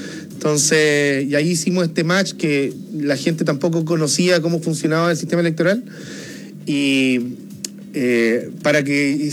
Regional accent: Curicó, Maule, Chile; allá en la zona del Maule, que somos nosotros de Curicó

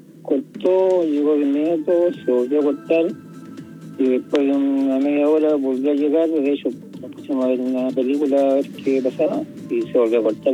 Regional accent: La Cruz, Valparaíso, Chile; No, somos de La Cruz.

